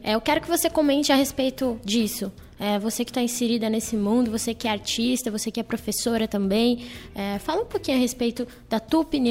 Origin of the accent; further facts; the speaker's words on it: São Roque, São Paulo, Brazil; da antiga escola que eu estudei, em São Roque, que eu sou de São Roque